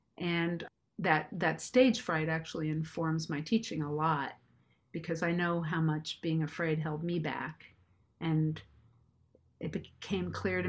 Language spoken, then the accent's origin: English; New York, United States; where I grew up in New York, I was really involved with folk music.